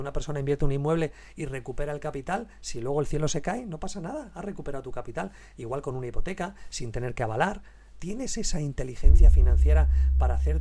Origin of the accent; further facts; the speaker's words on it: Paris, Île-de-France, France; Que viví durante bastantes años con ella, me crié en París, en Francia, con ella la adolescencia